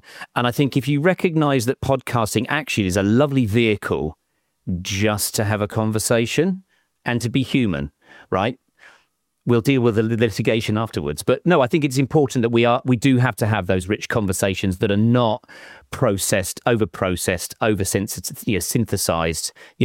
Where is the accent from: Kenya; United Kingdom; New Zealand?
United Kingdom; now in Massachusetts, United States; When someone hears my accent, they say, you're here, why? You've got a British passport.